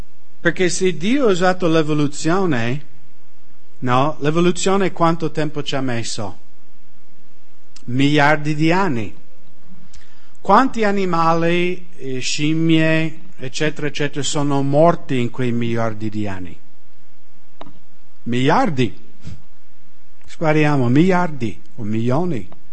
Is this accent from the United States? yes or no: yes; United States; Italian is a second language